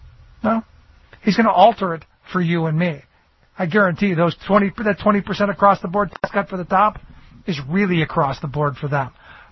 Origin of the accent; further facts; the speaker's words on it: Cleveland, Ohio, United States; I think about where I grew up in Cleveland, the big card producer, American Greetings